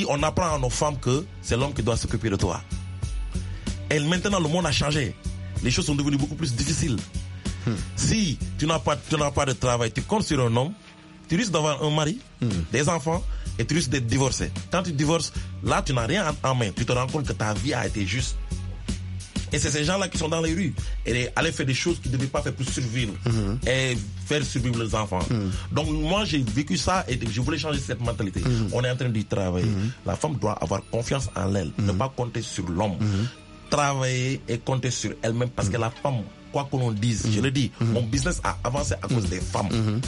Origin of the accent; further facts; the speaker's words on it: Senegal; parce que chez moi, au Sénégal, je le dis